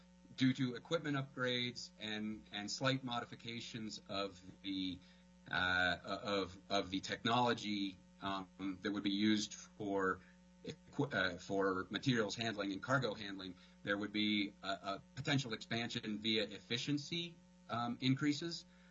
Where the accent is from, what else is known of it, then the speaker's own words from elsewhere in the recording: Anchorage, Alaska, United States; I'm from Anchorage, Alaska, but am testifying remotely from Colorado Springs today.